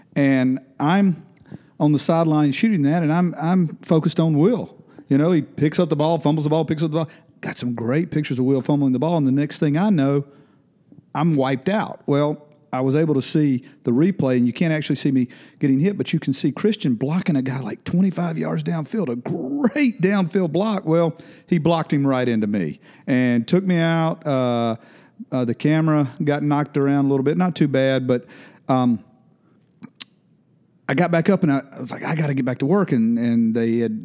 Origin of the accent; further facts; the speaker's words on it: Belton, South Carolina, United States; Oh, if anybody knows me, I'm from Belton, okay. An old BHP Bear, you know. Went to high school there, graduated there